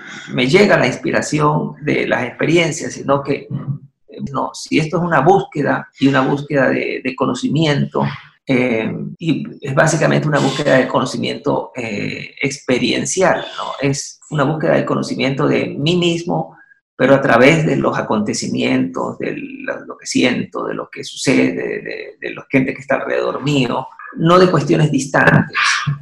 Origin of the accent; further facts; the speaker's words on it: Guayaquil, Guayas, Ecuador; also born or lived in Spain; yo no puedo vivir en otro lado, ¿no? O sea, yo soy de Guayaquil, vengo de soy descendiente de guayaquileños y no puedo vivir en otro lado